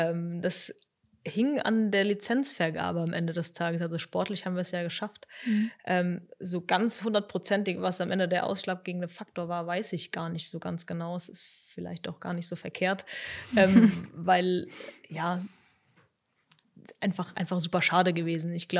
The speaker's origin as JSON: {"language": "German", "town": "Mainz", "region": "Rhineland-Palatinate", "country": "Germany", "said": "ich komme eben auch aus Mainz, ich bin sehr, sehr heimat- und familienverbunden."}